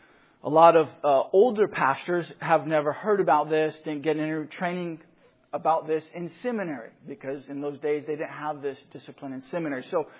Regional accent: Washington, United States; growing up in Washington State and having to go mow the lawn and do all those things

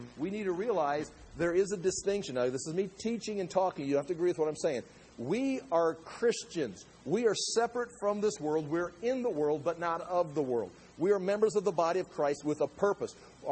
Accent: United States; I am an American, I live in America in a culture that is drifting from God

